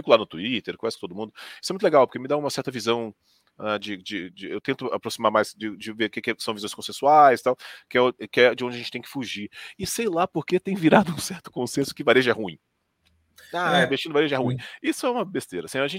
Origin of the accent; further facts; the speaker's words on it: Goiânia, Goiás, Brazil; eu sou de Goiânia, né? Pra quem não sabe, eu sou goiano.